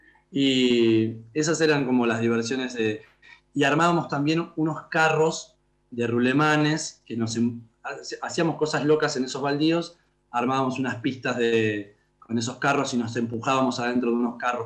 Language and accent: Spanish; Comodoro Rivadavia, Chubut, Argentina; yo soy de Comodoro Rivadavia, Sur, Chubut, y como el barrio era un barrio muy tranquilo, el barrio Pueyrredón de Comodoro Rivadavia